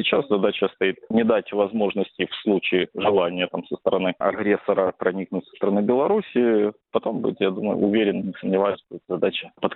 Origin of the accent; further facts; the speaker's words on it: Zaporizhzhia, Zaporizhzhia Oblast, Ukraine; Я сам из Запорожья, ну, значительную часть жизни жил